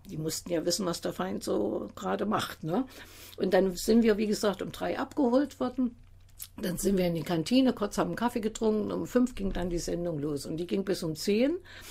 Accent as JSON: {"language": "German", "region": "Saxony", "country": "Germany", "accent": "Saxon"}